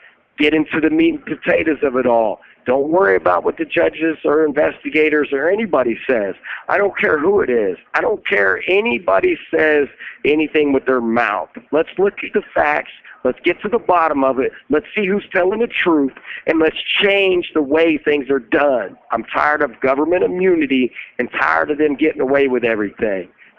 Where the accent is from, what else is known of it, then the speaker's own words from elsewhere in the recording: Florida, United States; I am not him. I'm from Florida. I've never been born in Ohio.